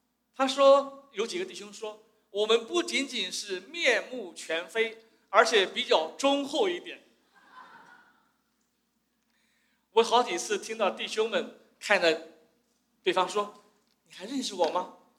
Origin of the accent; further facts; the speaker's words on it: China; 我们中国人在过年的时候啊，大家都喜欢说一些祝福的话。